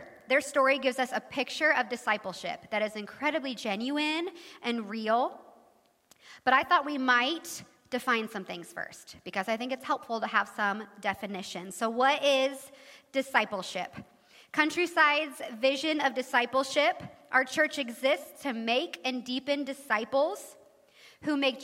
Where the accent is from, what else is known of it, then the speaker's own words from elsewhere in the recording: Lindsborg, Kansas, United States; I grew up in Lindsberg, right up the road, and attended the Covenant Church there my whole upbringing, so I am a Covey kid at heart.